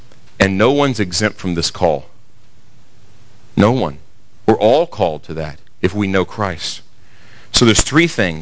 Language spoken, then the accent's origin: English; Russell, Kentucky, United States; I remember that happened in my little church growing up in Russell, Kentucky.